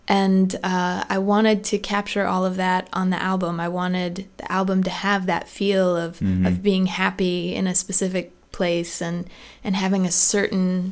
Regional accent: Valparaiso, Valparaíso, Chile; my first one was named after my hometown and Valparaiso, Chile.

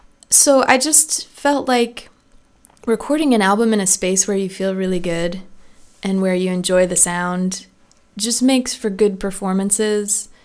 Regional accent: Valparaiso, Valparaíso, Chile; my first one was named after my hometown and Valparaiso, Chile.

